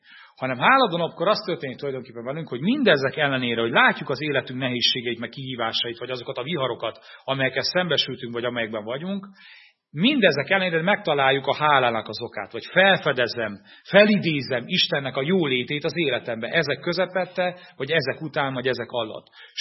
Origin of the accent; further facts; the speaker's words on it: Romania; 1980-ban születtem, romániai vagyok.